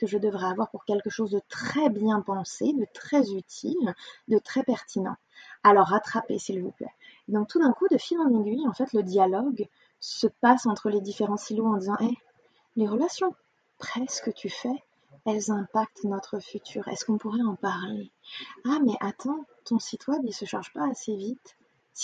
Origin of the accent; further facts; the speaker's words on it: Paris, Île-de-France, France; je suis parisienne, donc ça colle bien.